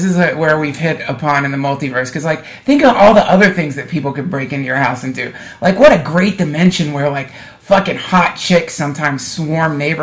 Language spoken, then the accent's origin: English; the South, United States; but I was raised in the South, man.